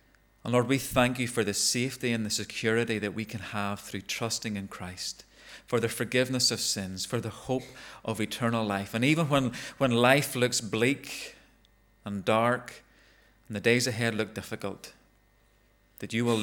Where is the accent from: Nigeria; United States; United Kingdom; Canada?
United Kingdom; Ballymena, Northern Ireland; I can say that because I'm from Ballymena, and boy, they're tight.